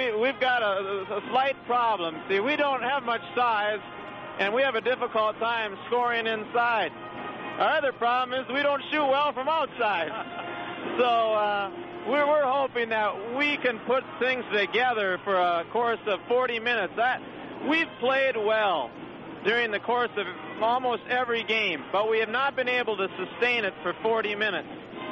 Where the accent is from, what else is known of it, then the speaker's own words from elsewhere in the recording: Minnesota, United States; like I came from Minnesota, you know, and that's where you live your whole life.